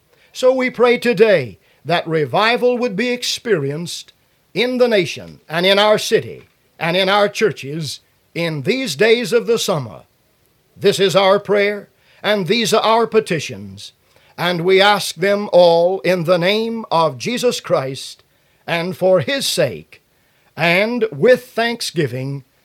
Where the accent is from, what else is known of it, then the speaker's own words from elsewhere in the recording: United States; born there; I am an American. I am an American by birth and by choice. Having been born in the United States of America makes me an American by birth.